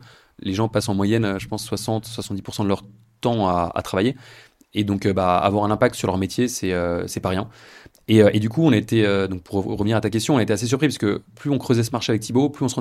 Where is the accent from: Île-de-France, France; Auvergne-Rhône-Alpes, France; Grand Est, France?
Île-de-France, France; Paris; Je suis parisien. Et donc, né à Paris et je vis à Paris.